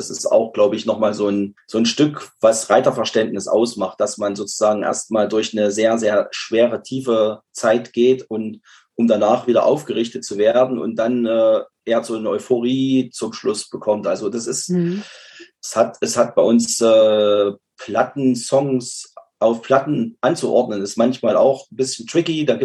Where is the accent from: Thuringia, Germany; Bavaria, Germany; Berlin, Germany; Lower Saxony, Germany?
Thuringia, Germany; Wir sind halt aus der Nähe aus Weimar und das ist erstens nicht weit.